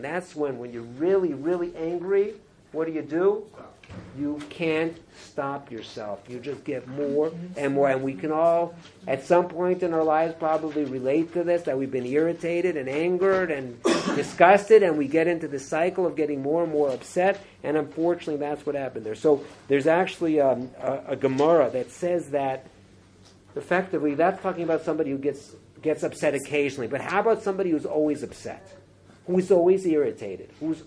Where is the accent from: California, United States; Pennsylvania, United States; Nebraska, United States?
California, United States; Los Angeles; I remember growing up in Los Angeles, I used to go to camp in Camp Warasha in the Poconos.